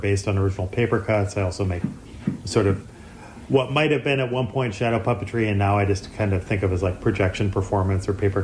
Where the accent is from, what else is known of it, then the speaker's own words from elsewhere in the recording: Michigan, United States; now in Philadelphia, United States; I'm from Michigan originally, from outside of Detroit. I've lived here in Philadelphia for off and on since 2007.